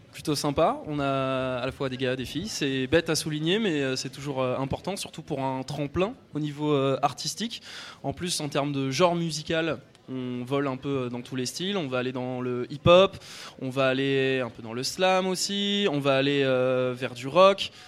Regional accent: France; parce qu'on sait que les Français, on n'est pas super bien réputés pour notre accent.

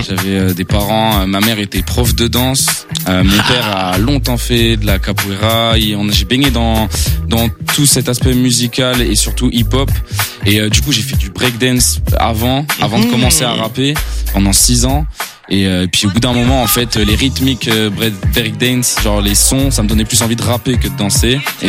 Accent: Saint-Saturnin, Pays de la Loire, France; Moi, je suis d'Angers, mais dans la campagne, à côté. Je suis pas loin de Brissac-Quincé, dans un village qui s'appelle Saint-Saturnin. Oui. Et voilà, j'ai grandi là-bas.

